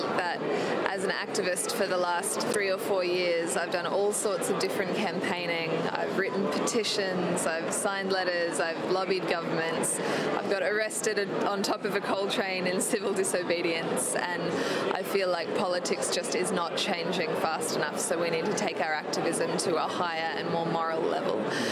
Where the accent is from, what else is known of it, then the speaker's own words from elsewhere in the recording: Australia; moved away; I'm from Australia, but I've been living in Europe for the last year, and I had my 24th birthday on day 10 of the hunger strike